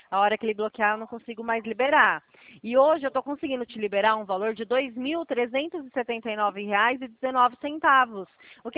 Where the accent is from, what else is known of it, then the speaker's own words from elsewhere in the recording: Itu, São Paulo, Brazil; Eu sou de Itu, interior de São Paulo.